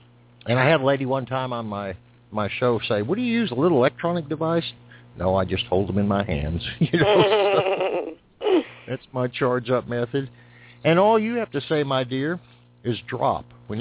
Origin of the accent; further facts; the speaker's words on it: Texas, United States; I'm from Texas, folks. I've lived long. So I try to not sound Southern, but it becomes creature habit.